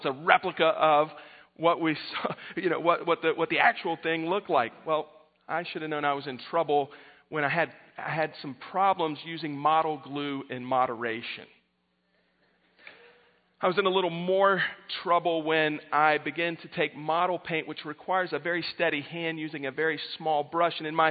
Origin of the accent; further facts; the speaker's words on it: Jacksonville, Florida, United States; Josh mentioned that I'm from Jacksonville, Florida, largest city in America landwise